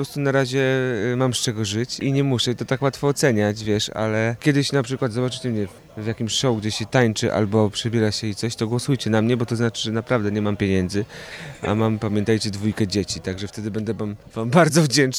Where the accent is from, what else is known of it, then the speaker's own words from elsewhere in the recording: Radom, Masovian Voivodeship, Poland; Jestem z Radomia